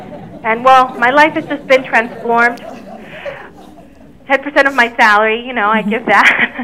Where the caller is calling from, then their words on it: Miami, Florida, United States; I'm calling from Miami, and I want to let you know I love your show.